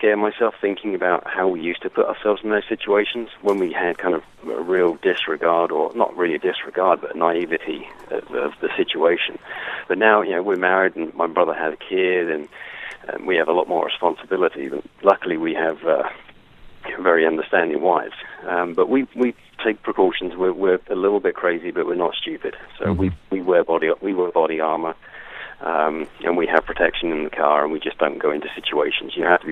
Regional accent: Gillingham, South West England, United Kingdom; Especially growing up in North Dorset, you don't see that much stuff.

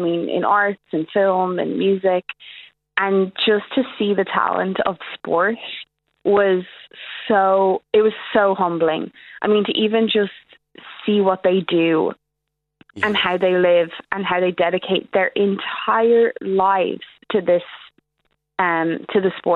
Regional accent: Ireland; moved away; the pure joy and pride you have to be Irish is just unmatched. I mean, if anybody gets a hint of my accent and wants to talk to me about Ireland, like, I am like bursting about it.

